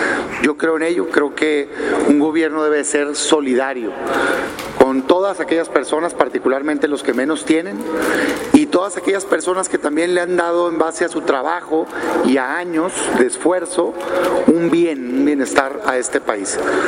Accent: Mexico; todos somos mexicanos

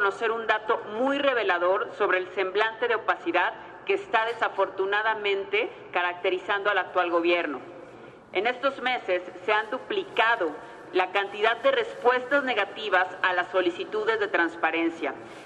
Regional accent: Veracruz, Mexico; somos 8 millones los veracruzanos que estamos sufriendo atropello tras atropello todos los días. Somos 8 millones que también somos mexicanos

